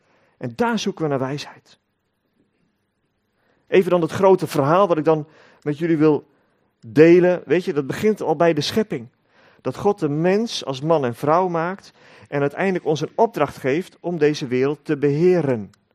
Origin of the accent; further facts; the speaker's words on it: Netherlands; Zijn wij Hollanders, hebben dat tot een kunst verheven af en toe.